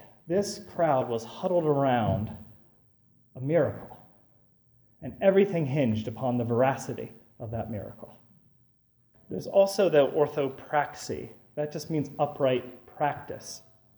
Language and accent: English; Harmony, Pennsylvania, United States; I grew up in Harmony. It was founded by a cult.